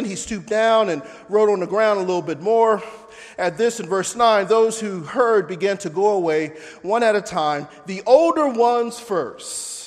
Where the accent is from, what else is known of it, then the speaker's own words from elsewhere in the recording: Philadelphia, Pennsylvania, United States; I grew up in North Philly and 18th and Glenwood, which none of you are aware of and what that's about, but it's an African-American community.